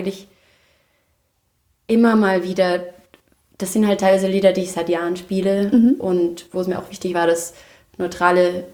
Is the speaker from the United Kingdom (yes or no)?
no; Austria; also born or lived in New York; Ein Lied ist im Dialekt, ich bin ja aus Österreich.